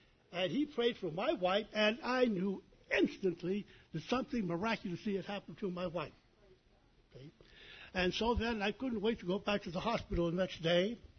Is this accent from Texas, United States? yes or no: yes; Lubbock, Texas, United States; I'm from Lubbock, Texas.